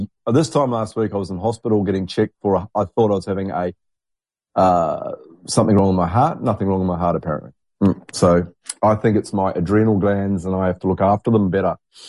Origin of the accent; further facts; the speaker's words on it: New Zealand; now in Australia; I didn't realise Donald Trump was our president over here in Australia, but thank goodness I'm a New Zealander and I can escape.